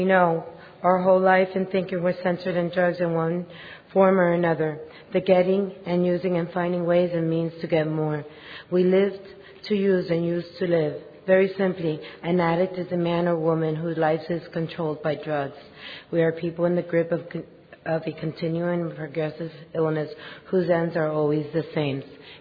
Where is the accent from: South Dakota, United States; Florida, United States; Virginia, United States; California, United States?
Florida, United States; Miami; I'm an addict. I'm from Miami.